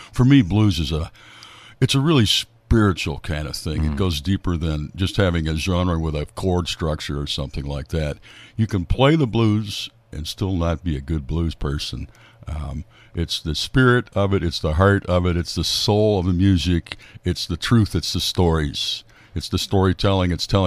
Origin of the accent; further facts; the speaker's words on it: the South, United States; I grew up mostly in the South, yes.